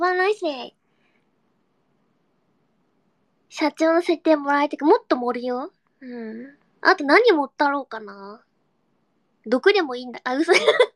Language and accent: Japanese; Yamaguchi, Japan; 私、山口県民なんですわ。